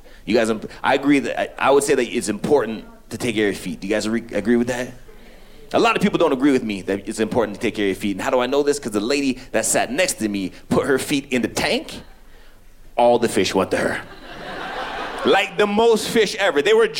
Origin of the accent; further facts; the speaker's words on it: Toronto, Ontario, Canada; So I'm originally from Canada, Toronto.